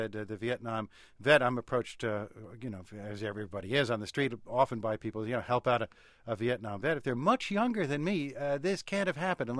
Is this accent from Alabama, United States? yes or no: no; Englewood, New Jersey, United States; Hey, he was from my hometown, Englewood, New Jersey.